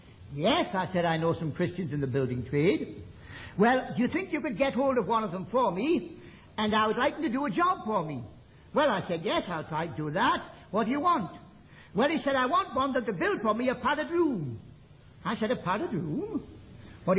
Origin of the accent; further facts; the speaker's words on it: Newcastle upon Tyne, North East England, United Kingdom; I remember once in the meeting where I was brought up in heaven on Tyne